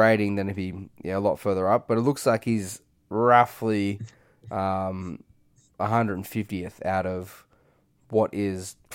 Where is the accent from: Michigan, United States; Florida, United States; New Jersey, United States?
Michigan, United States; Grand Rapids; what is my hometown in Grand Rapids, Michigan. I could be staying at my grandparents' house